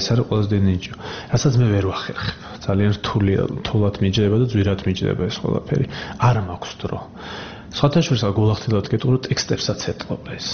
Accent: Abkhazia, Georgia; ეს არის აფხაზეთის თემა, ჩემი ბავშვობის თემა

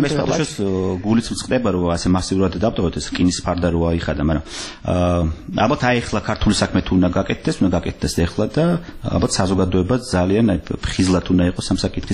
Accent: Tbilisi, Georgia; მე კიდე დასტურებ რომ მე ვარ საქართველოს შვილი, გაზრდილი ვარ. საქართველოს თბილისის და საქართველოს ყაიდაზე

